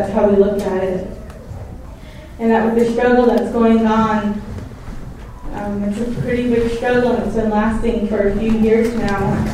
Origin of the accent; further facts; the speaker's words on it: Hard Rock, Arizona, United States; now in Flagstaff, United States; I'm originally from Hard Rock, Arizona, Navajo Nation, but right now I'm residing outside the reservation in Flagstaff, and I recognize myself as a Diné female.